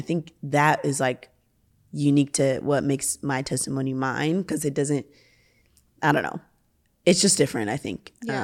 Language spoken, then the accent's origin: English; Nigeria; So I'm Nigerian. So I grew up in a Nigerian church.